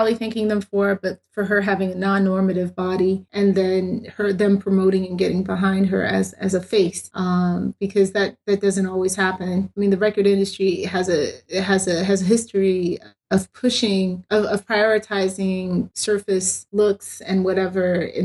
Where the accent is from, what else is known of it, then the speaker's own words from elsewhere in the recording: Brooklyn, New York, United States; only needed to watch it once because I grew up in Brooklyn.